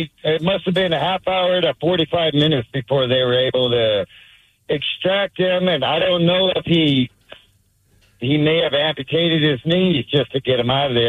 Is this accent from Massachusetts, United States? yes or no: no; Seattle, Washington, United States; I grew up on North Beacon Hill, right off of I-90